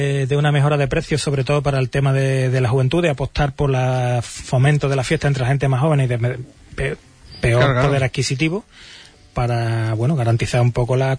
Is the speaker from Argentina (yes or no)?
no; Huelva, Andalusia, Spain; no lo digo yo porque soy de Huelva y lo aprecio